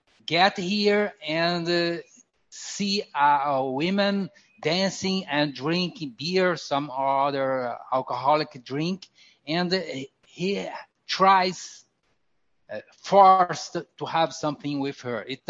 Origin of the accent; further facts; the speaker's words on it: Brazil; We Brazilians expect from North American and European people a higher level of social and even university education.